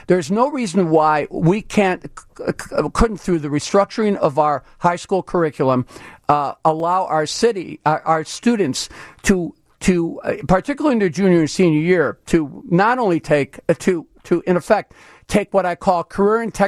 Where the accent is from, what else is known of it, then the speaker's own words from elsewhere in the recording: Illinois, United States; like where you and I grew up on the South Side or the Roseland Pullman areas, those areas are in depression states